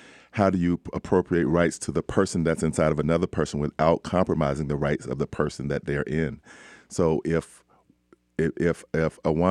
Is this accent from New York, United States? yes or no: no; Birmingham, Alabama, United States; Well, growing up in the South, in Birmingham, and making my own religious decision to become a Christian at the age of 15